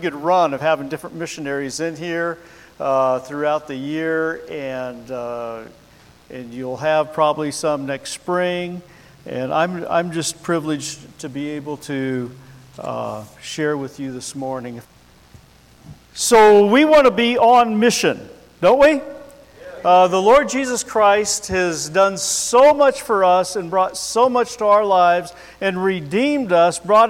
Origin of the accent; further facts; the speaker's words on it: Tacoma, Washington, United States; So I grew up in the Pacific Northwest, Tacoma, Washington.